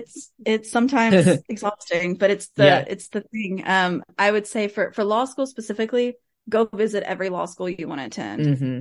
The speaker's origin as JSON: {"language": "English", "region": "Louisiana", "country": "United States", "said": "Like, nothing against LSU, obviously I'm from Louisiana"}